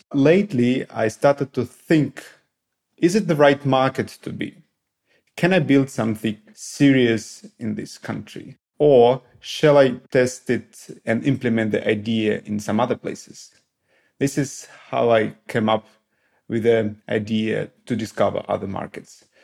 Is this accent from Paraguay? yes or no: no; Russia; English is a second language; moved away as an adult; now in Dubai, United Arab Emirates; I am a serial entrepreneur, born and raised in Russia, moved to Dubai in 2022.